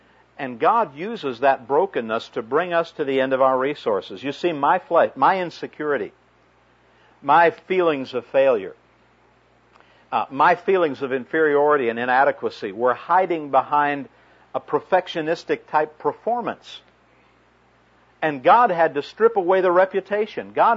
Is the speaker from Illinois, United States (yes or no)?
yes; Chicago, Illinois, United States; also born or lived in Carson City, Nevada; I grew up in the Chicago area. I lived for 6 years in Carson City, Nevada.